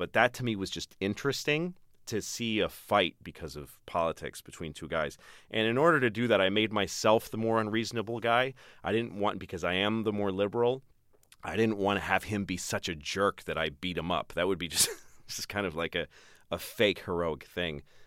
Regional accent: Newton, Massachusetts, United States; born or raised there

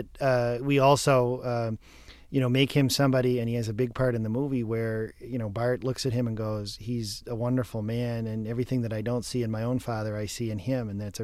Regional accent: Ireland; I'm Irish, so I didn't think that was offensive.

